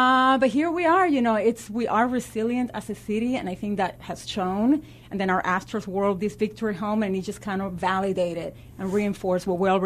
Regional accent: Caracas, Capital District, Venezuela; So I am from Venezuela.

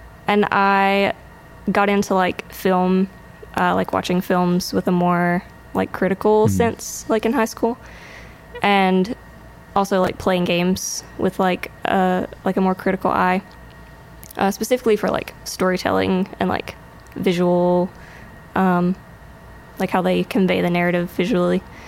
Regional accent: Lenoir, North Carolina, United States; Yeah, so I am originally from Lenoir, North Carolina, which is a very small town. No one ever knows where Lenoir is when I say that's where I'm from.

